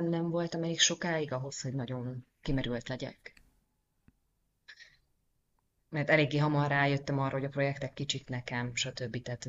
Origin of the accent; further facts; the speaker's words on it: Hungary; first language Hungarian; now in Netherlands; Magyar vagyok Hollandiában, de én Magyarországon is elég sokat atipikusnak éreztem magam